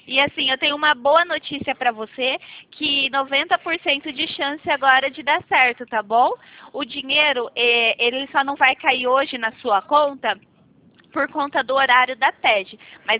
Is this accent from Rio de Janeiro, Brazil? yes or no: no; Campinas, São Paulo, Brazil; Isso, eu sou daqui de Campinas.